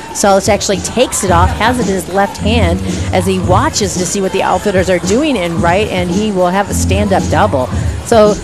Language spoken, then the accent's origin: English; Cleveland, Ohio, United States; I was going to school at UCF, and I'm from Ohio, so I had no idea. We actually have a NASA right there in Cleveland where I am